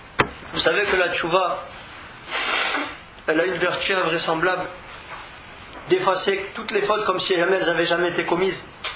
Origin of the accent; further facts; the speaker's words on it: Paris, Île-de-France, France; Je sais pas, vous devez venir de Paris souvent, je viens de Paris, les gars.